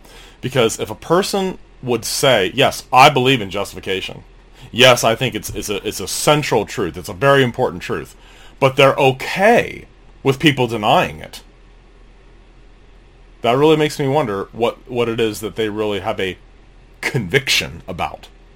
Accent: Cincinnati, Ohio, United States; I mean, the Roman Catholic people I grew up with in Cincinnati, Ohio, the huge German Catholic population of Cincinnati

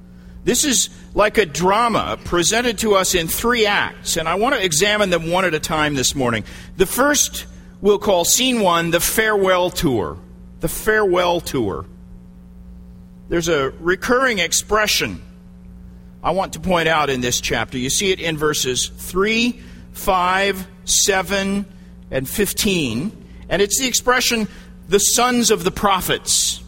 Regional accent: Midwest, United States; I grew up in the Midwest, where those massive tornadoes are fairly common.

